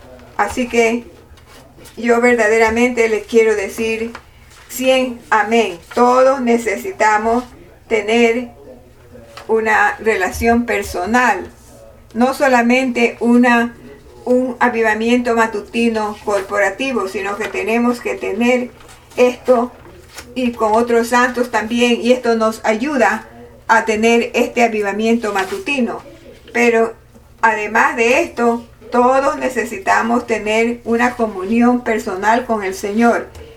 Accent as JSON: {"language": "Spanish", "country": "China", "second_language": "Spanish", "said": "especialmente como yo soy chino"}